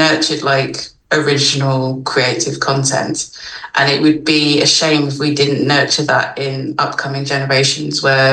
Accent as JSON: {"language": "English", "region": "London", "country": "United Kingdom", "said": "my vision of Britain as a Londoner from a mixed background is very different from somebody else."}